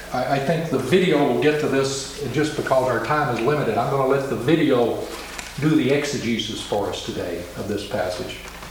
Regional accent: Memphis, Tennessee, United States; I grew up in Memphis. I know it in my bones.

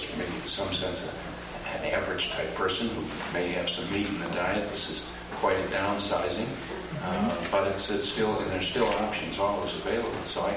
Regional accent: South Dakota, United States; I was just going to share that in my home state, which the terrain is just slightly different in South Dakota

